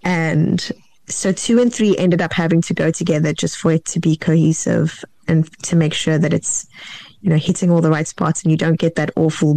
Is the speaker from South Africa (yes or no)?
yes; South Africa; I grew up in South Africa.